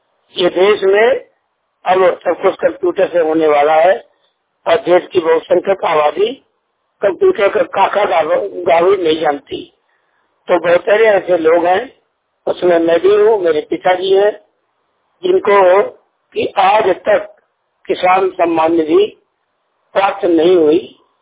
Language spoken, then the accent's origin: Hindi; Satna, Madhya Pradesh, India; मैं दिल्ली से … मित्रों आपको बताऊं कि मैं मध्य प्रदेश सतना जनपद का रहने वाला हूं